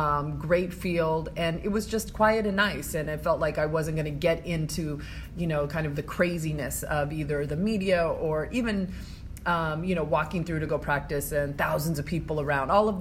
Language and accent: English; California, United States; I'm from California, which is a little bit more of a different mindset than maybe in New York.